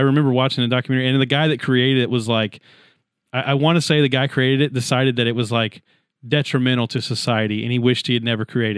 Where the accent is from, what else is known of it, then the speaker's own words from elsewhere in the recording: Anderson, South Carolina, United States; So I work in Greenville. I work in Greenville, and when I tell people I'm from Anderson